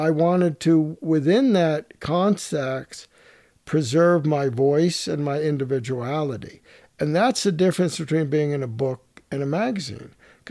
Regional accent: New York City, New York, United States; I grew up in New York City. My mother took me to the Metropolitan Museum.

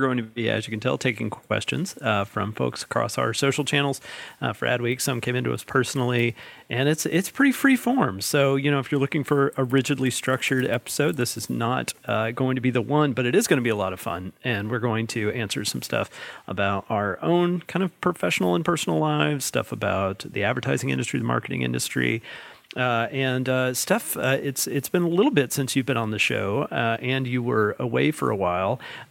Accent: Huntsville, Alabama, United States; now in Birmingham, United States; I am from Huntsville, Alabama. So I'm born and raised in Alabama. I still live in Birmingham, Alabama.

